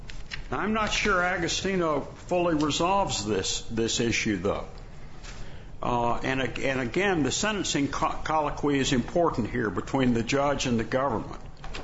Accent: Durham, North Carolina, United States; from Durham, North Carolina, representing Gerald Anderson.

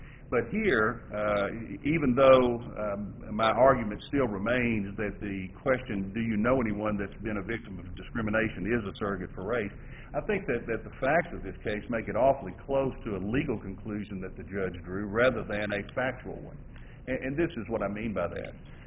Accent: Lake Charles, Louisiana, United States; from Lake Charles, Louisiana

